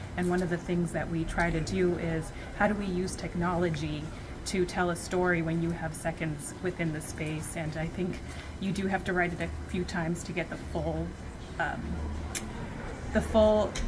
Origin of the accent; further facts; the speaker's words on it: Canada; So, I grew up in Canada